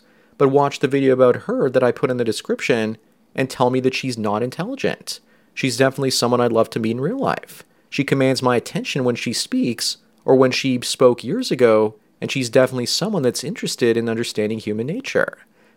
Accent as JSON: {"language": "English", "country": "Canada", "tie": "born or raised there", "said": "Then as a Canadian growing up, I became an outsider once again."}